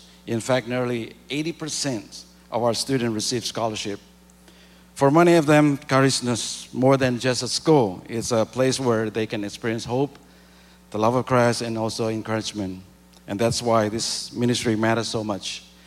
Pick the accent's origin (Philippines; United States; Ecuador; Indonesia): Indonesia; Surakarta, Central Java; I'm from Solo, Central Java, Indonesia.